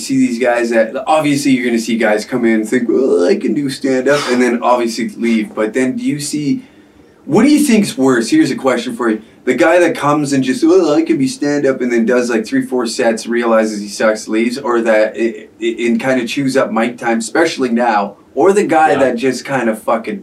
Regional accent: Tabor, United States; I grew up in Tabor and we're only known for two things.

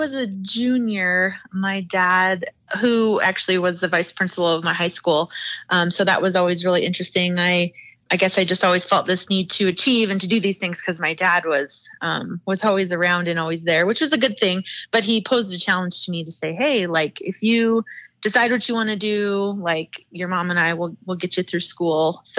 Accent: Billings, Montana, United States; also born or lived in Sidney; I've lived in Billings pretty much my whole life. I was born in Sydney, Montana, but raised in Billings.

